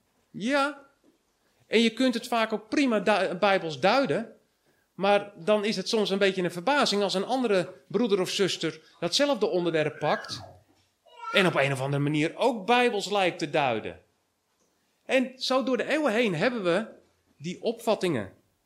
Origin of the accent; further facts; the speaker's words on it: Netherlands; En ik heb daar natuurlijk... ik ben een Nederlander. Dus ik heb mijn mening.